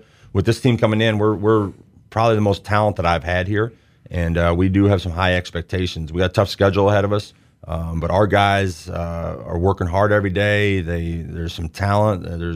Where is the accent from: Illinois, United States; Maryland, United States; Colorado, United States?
Illinois, United States; Peoria; also born or lived in North Carolina, United States; I'm originally from Peoria, so I know a lot of coaches, but coming from North Carolina, I was there for 4 years.